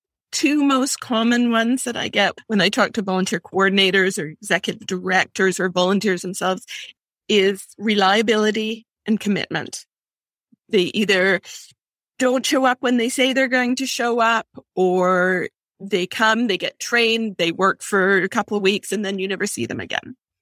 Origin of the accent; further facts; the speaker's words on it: Kamloops, British Columbia, Canada; I am a Canadian. I live in a small town called Kamloops, which is about 3 hours outside of Vancouver, BC. So that's where I'm from.